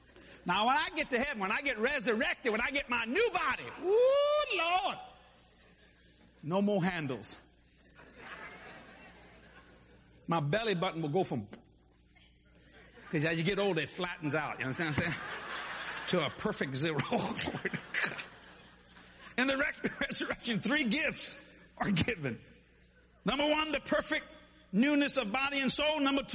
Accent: Louisiana, United States; I'm a Frenchman. Well, I'm a Cajun. We don't know what we are, to tell you the truth. We got black people in our family, white people in our family, Hispanic people in our family.

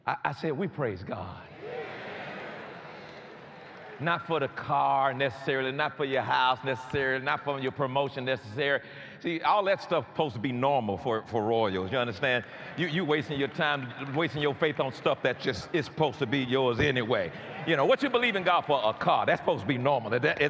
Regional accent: College Park, United States; Like I tell people sometimes, I'm from College Park.

